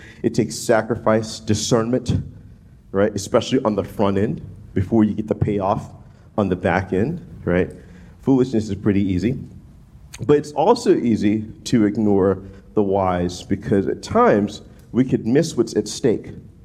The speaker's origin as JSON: {"language": "English", "town": "New Orleans", "region": "Louisiana", "country": "United States", "said": "where I'm from New Orleans, and we're called the Big Easy, because, like, it's a slow pace of life."}